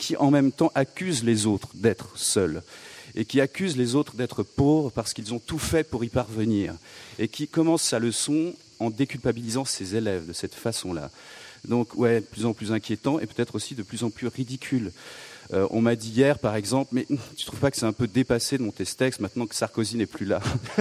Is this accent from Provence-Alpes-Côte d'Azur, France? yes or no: yes; Toulon, Provence-Alpes-Côte d'Azur, France; peut-être que je viens de Toulon